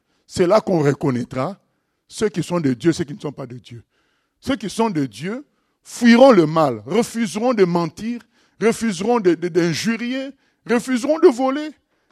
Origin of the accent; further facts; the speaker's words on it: South Africa; Moi, je viens d'Afrique du Sud